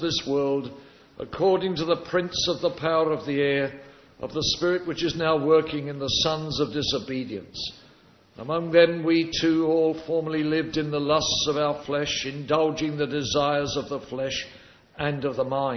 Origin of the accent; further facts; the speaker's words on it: England, United Kingdom; I look at BBC in England because I'm English in one way, Filipino in another.